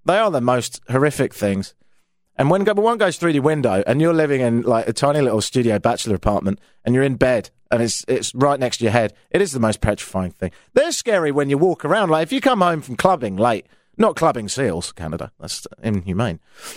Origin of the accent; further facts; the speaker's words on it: Brighton, South East England, United Kingdom; I'm from Brighton in the south of England, and there's a lot of seagulls.